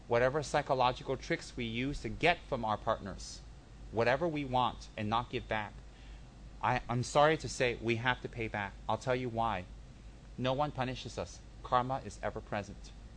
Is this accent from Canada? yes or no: no; Malaysia; And we're Malaysian in this life, but we may not be Malaysian in our next life.